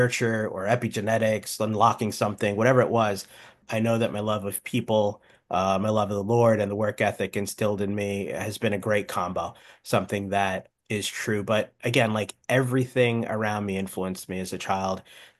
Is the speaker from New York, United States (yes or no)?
yes; Queens, New York, United States; So, I mean, I grew up in Howard Beach, Queens. My parents migrated to the U.S. in the 1960s.